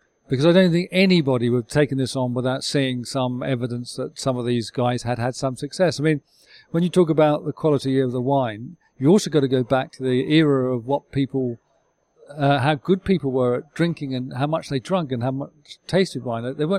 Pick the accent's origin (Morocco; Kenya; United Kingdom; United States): United Kingdom; East of England; But I grew up in Suffolk, which is the other side of England